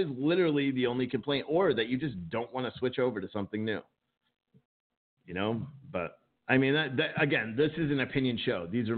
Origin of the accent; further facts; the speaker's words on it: New Jersey, United States; And I was from Jersey and I saw the trucks that were on the road there.